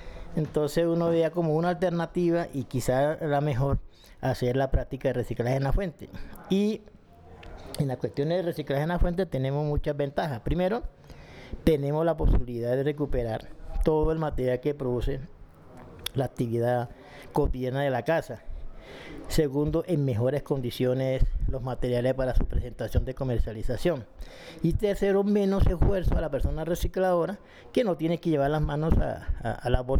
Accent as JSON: {"language": "Spanish", "town": "Barranquilla", "region": "Atlántico", "country": "Colombia", "tie": "born or raised there", "said": "lo que vi en mi tierra y cercana de mi tierra, que es el área metropolitana de Barranquilla"}